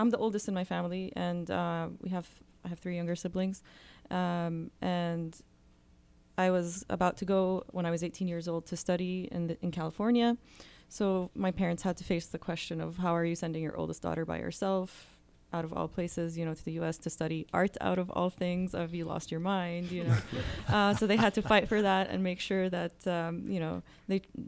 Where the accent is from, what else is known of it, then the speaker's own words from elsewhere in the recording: Jordan; now in United States; But I grew up in Jordan. And my story growing up hasn't been that of a strong connection to faith. It's mostly when I came to the U.S. where I started thinking about faith